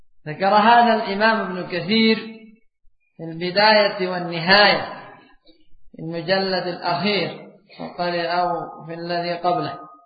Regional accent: Yemen; والقات عندنا في اليمن أيضا يذهب اللثة

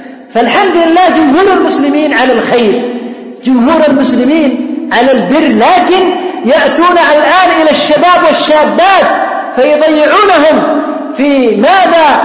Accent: Yemen; عندنا في اليمن معروف كانوا يقولون

